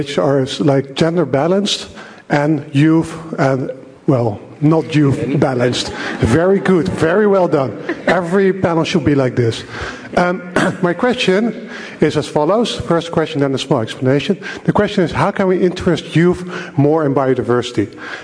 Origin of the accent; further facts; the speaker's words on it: Netherlands; English is a second language; from the Netherlands.